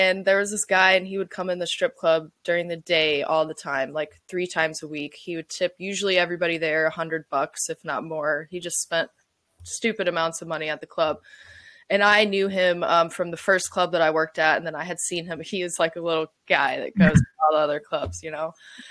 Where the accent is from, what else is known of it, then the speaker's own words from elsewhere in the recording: Raleigh, North Carolina, United States; also born or lived in Wilmington; I'm from North Carolina. That's where I grew up, born and raised, in Raleigh. That's my hometown. I moved to Wilmington, North Carolina when I was 19